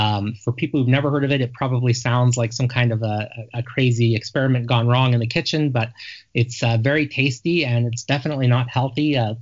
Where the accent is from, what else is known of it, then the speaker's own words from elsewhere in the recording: United States; now in Calgary, Canada; I grew up in the United States, actually, but I've been in Calgary just a little over 20 years now, and I'm a dual citizen. So, yeah, I do I've been in Canada now longer than I was in the U.S. when I left.